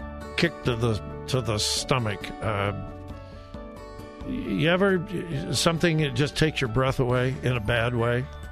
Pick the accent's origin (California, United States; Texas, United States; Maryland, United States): California, United States; I'm from Southern California.